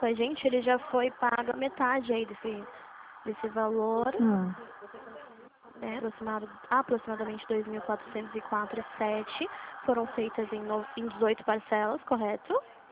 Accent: Limeira, São Paulo, Brazil; Não sou de Penápolis, eu sou de Limeira, nosso escritório fica aqui.

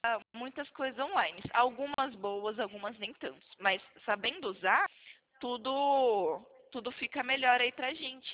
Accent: São Carlos, São Paulo, Brazil; Eu sou do interior de São Paulo, São Carlos.

